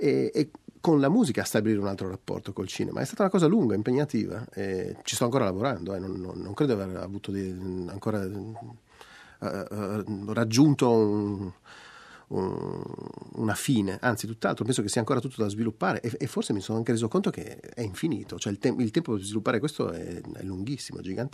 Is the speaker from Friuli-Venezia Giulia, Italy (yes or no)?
yes; Friuli-Venezia Giulia, Italy; Io vengo dal Friuli Venezia Giulia, che è un posto di confine, è un posto di passaggio.